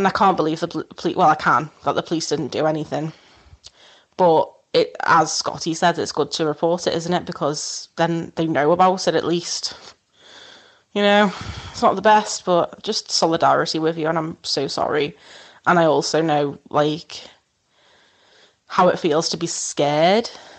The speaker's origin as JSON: {"language": "English", "town": "Wirral", "region": "North West England", "country": "United Kingdom", "said": "because I'm actually from Wirral, Wirral, which is over the Mersey from Liverpool."}